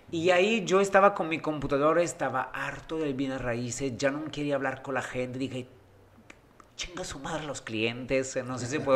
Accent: Italy; Yo le dije, sí, soy italiano.

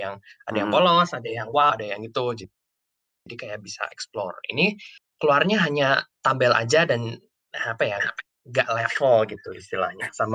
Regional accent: Jakarta, Indonesia; Kalau masalahnya kan aku itu orang Jakarta. Dari kecil emang tinggal di Jakarta

